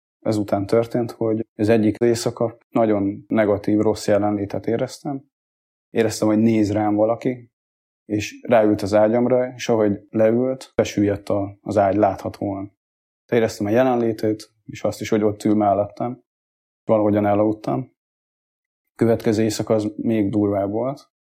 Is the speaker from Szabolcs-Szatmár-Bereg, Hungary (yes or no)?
no; Dunafalva, Bács-Kiskun, Hungary; Onnantól kezdve ő lett a nevelőapám, felköltöztünk Dunafalvára.